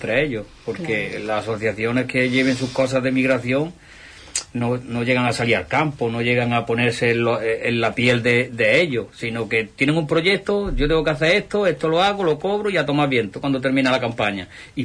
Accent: Spain; digamos que yo como español

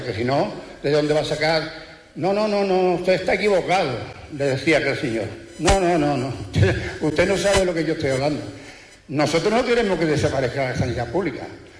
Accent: Seville, Andalusia, Spain; Yo soy un sevillano con raíces onubenses. Mi madre vivió muchos años y nació en Moguer, a un pueblo al que yo quiero un montón, que voy mucho menos porque apenas tengo familia.

